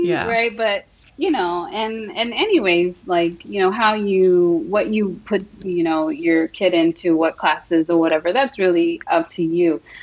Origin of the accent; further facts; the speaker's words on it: United States; Because we as American, we are, you know, Latino American, we are from the West. We don't have that barrier where we feel like we have to be accepted in the world. We know we are, we belong here.